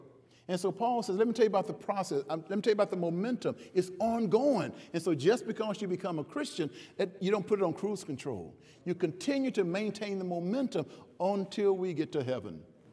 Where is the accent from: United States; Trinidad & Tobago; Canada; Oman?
United States; Chicago, Illinois; I grew up in Chicago.